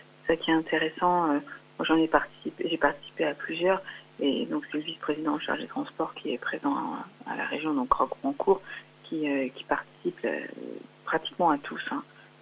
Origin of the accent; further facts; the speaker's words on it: Le Lude, Pays de la Loire, France; now in Mamers, France; Alors moi, je vis à Mamers aujourd'hui, mais je suis originaire du Lude. Donc c'est un territoire que je connais bien, très très bien, le Sud-Tarn, pour avoir fait aussi mes études primaires et secondaires au Lude et à La Flèche.